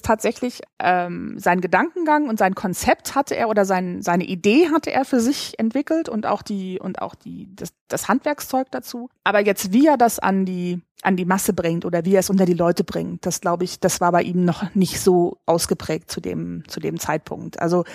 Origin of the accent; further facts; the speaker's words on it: Northern Germany, Germany; Ich komme aus dem Norden, deswegen ich wollte dann auch wieder zurück in den Norden